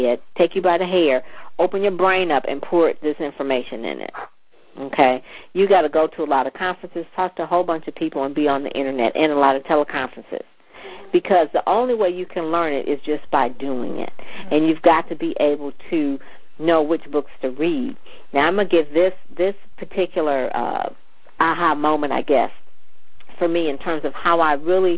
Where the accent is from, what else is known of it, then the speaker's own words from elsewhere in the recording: Detroit, Michigan, United States; I'm from Detroit